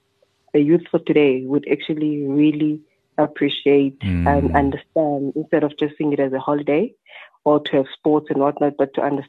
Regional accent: Ebende, Eastern Cape, South Africa; Growing up from such a small area in the rural areas, you know.

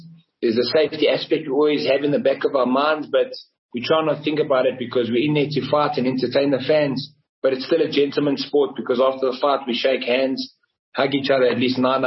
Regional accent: South Africa

